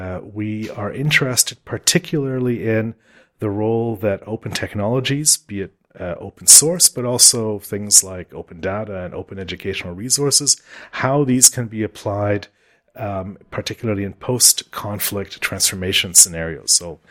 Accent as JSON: {"language": "English", "country": "Canada", "lives_now": "Berlin, Germany", "said": "I'm a Canadian with a background in architecture and urbanism, living in Berlin."}